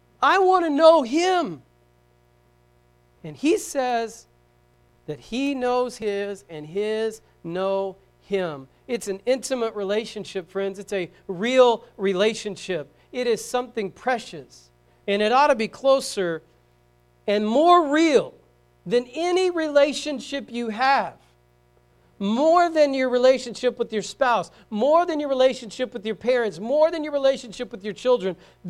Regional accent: Bible Belt, United States; Southern bred. Yeah, well, sooner, but yes. When I die, I'll be sooner dead. That's all true. But I grew up in the Bible Belt.

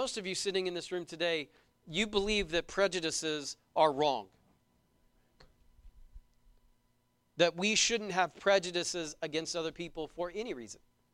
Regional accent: Braggs, Oklahoma, United States; when I was growing up in Braggs. Most of you know where that's at. Everybody knows where Braggs is.

